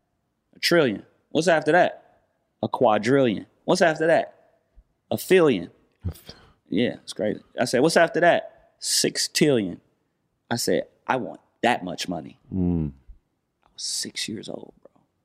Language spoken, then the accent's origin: English; Watts, California, United States; He from Philly. I'm from Watts.